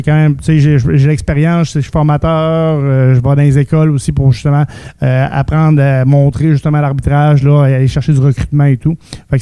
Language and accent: French; Saint-Jean-Port-Joli, Quebec, Canada; Moi, je suis pas un gars de la région de Saguenay-Lac-Saint-Jean. Là, je viens de Saint-Jean-Port-Joli, là, dans Chaudière-Appalaches. J'ai fait 3 ans là. Puis après ça, quand j'ai décidé voir monter des échelons, ben, je suis déménagé dans la région de Québec